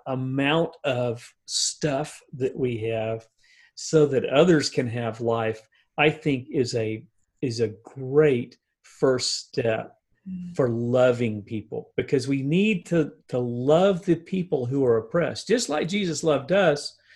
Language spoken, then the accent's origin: English; United States; you know, I'm an American. We live in such a fabulous, fabulous society.